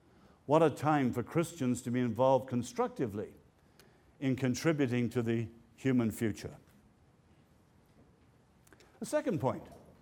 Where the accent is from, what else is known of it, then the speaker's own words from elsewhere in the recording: Ireland; I'm glad to say as an Irishman, our one glorious hour